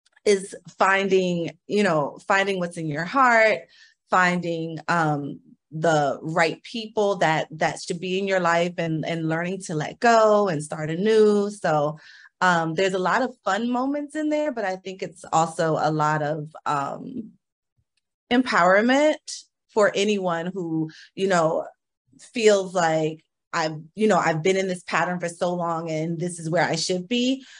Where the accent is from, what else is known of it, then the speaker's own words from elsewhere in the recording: Maryland, United States; I'm from Maryland, a little city outside of Washington, D.C.